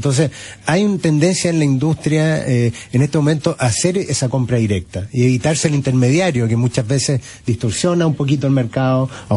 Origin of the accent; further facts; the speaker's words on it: Chile; No somos los chilenos una cultura, digamos, de asociatividad.